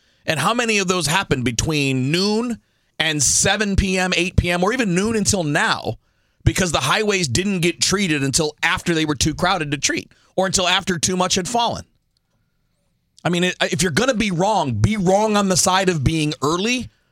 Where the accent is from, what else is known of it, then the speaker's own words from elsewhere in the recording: Michigan, United States; You know, I grew up in Michigan. We did this better.